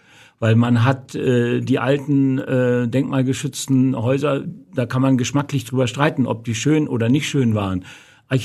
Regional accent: Hanover, Lower Saxony, Germany; Und wir haben als Hannoveraner, ist man wirklich historisch mit ja gewachsen und stolz drauf.

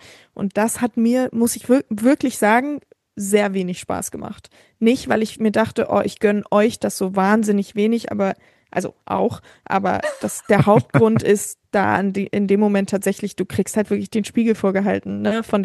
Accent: Hamburg, Germany; Ich bin halt in Hamburg geboren und aufgewachsen.

